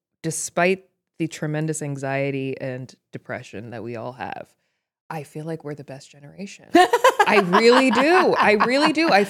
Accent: Potomac, Maryland, United States; Because that's where I'm from Potomac, Maryland.

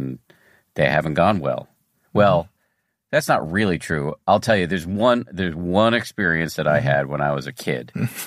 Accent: Newton, Massachusetts, United States; When I was 10 or something like that, I grew up in Newton, Massachusetts

